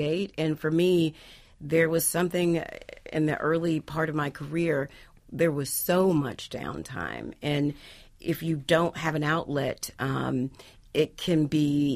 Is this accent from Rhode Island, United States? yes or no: no; Montgomery, Alabama, United States; now in Los Angeles, United States; But for me, growing up in Alabama, I watched Kung Fu Theater every Saturday.